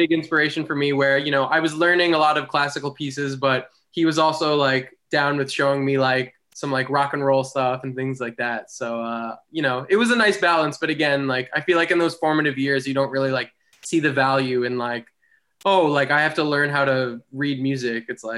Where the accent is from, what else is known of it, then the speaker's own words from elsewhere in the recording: New York, United States; So I was born in Battery Park, and then I did most of my growing up on Long Island, and then back and forth. I lived in the city for a long time, and then eventually I came back to Long Island